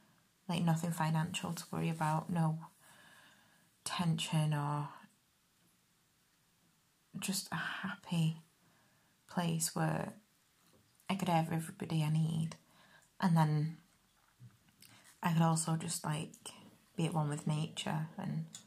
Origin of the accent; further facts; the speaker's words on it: United Kingdom; And I'm British, so I think my pancakes and your pancakes, if you're in America, are different completely.